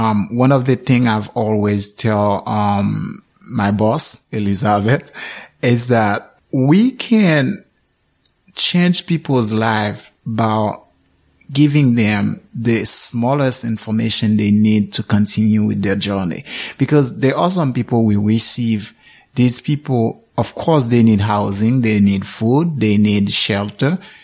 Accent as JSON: {"language": "English", "country": "Haiti", "moved": "yes", "lives_now": "United States", "said": "as you mentioned, I am from Haiti"}